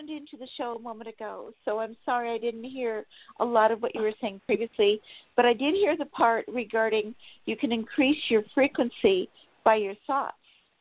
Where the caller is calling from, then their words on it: Sacramento, California, United States; Sacramento.